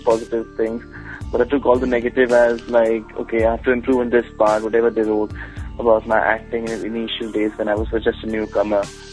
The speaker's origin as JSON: {"language": "English", "town": "Kolkata", "region": "West Bengal", "country": "India", "said": "Before this, I'm actually from Calcutta. So I was helping my dad with his business and doing part-time modeling."}